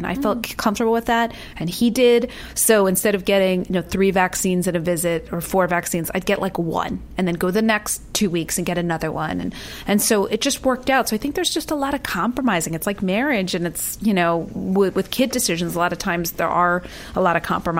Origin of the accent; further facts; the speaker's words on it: East Coast, United States; I'm from the East Coast, and he's a West Coast surfer.